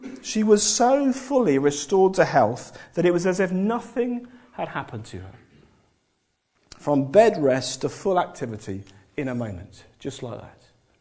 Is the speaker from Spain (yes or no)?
no; England, United Kingdom; No one says anything, because we're all being English, you'll learn this.